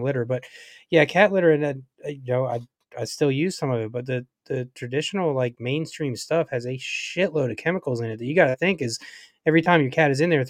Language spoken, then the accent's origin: English; the South, United States; dude, I'm born and raised in the South.